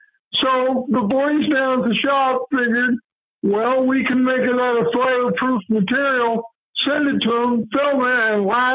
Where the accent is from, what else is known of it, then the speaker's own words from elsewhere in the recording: Muncie, Indiana, United States; they tried to burn a Catholic church in my hometown. And this is a big brick church that was built in the 1870s. And these assholes couldn't even get the fire lit. So, and the neighborhood around there, Muncie was famous